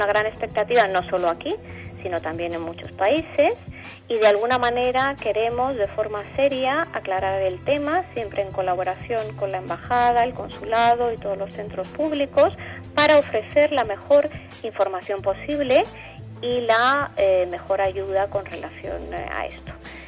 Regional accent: Spain; moved away; Aquí uno es famoso cuando dice que es español. ¡Oh, español! ¿Qué haces aquí siendo español? ¿Cómo es que te vienes desde España aquí, no?

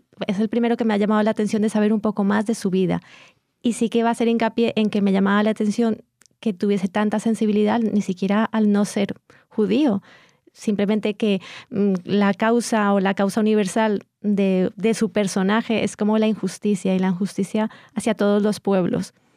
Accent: Colombia; yo no soy española, yo soy colombiana.

